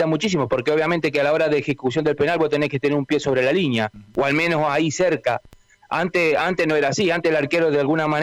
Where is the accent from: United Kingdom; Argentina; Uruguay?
Argentina; Santa Fe; Porque realmente yo soy santafesino